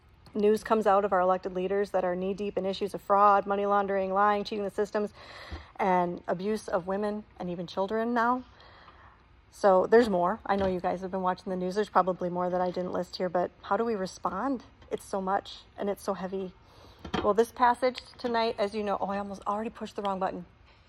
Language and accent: English; Wisconsin, United States; I'm from a very small town. We had a lot of family friends that were police officers. I'm from Wisconsin. If you don't know, I'll probably say some words that sound like I'm from Canada.